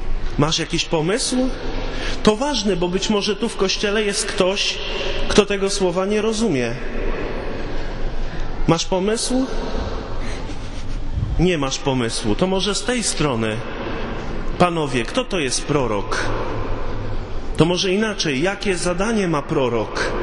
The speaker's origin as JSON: {"language": "Polish", "town": "Koszalin", "region": "West Pomeranian Voivodeship", "country": "Poland", "tie": "born or raised there", "said": "Papież był w Koszalinie, w moich rodzinnych stronach."}